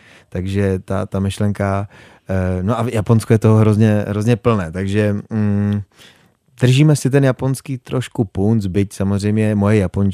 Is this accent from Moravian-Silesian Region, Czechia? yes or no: yes; Frýdek-Místek, Moravian-Silesian Region, Czechia; rodinu mám ve frýdku, kámoši mám ve frýdku